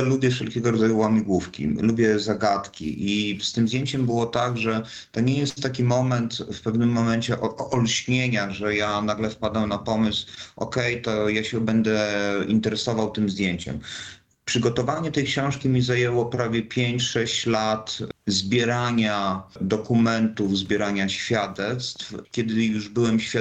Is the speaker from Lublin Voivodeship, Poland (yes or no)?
yes; Lublin, Lublin Voivodeship, Poland; oryginalnie pochodzę z Lublina